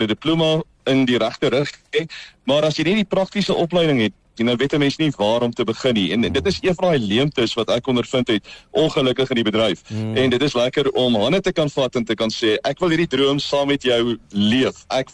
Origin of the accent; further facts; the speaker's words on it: Northern Cape, South Africa; Ek kom van die Noord-Kaap af, as 'n kaalvoet seentjie wat rondgestap het met toe nog 'n bandopnemer en my eie goed opgeneem het en teruggespeel